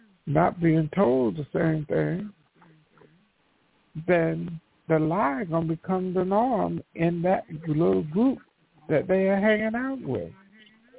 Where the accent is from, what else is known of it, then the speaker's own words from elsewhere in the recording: the South, United States; I grew up in the South, on a farm, agriculture community.